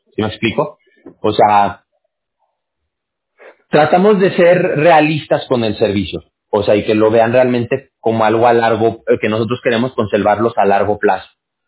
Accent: Aguascalientes, Mexico; yo prácticamente me crié en Aguascalientes.

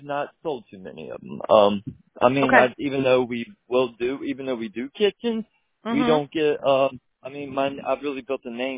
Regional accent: United States; born there; I was born in the holler of West Pontiac, Virginia, and we really do things different.

